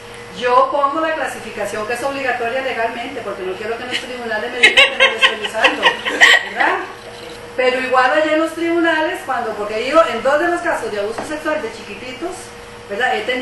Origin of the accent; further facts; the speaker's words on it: Costa Rica; yo soy aquí de Costa Rica, en la Escuela de Trabajo Social, tengo 30 y pico de años de trabajar